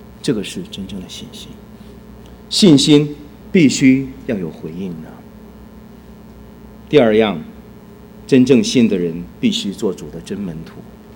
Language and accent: Chinese; China; 你看我原来是信佛的，我是中国人，我现在信了耶稣